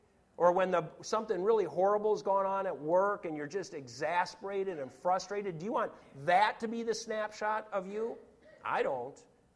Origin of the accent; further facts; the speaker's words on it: Minnesota, United States; It's like I've shared about me growing up in Minnesota. Everybody drank beer in Minnesota.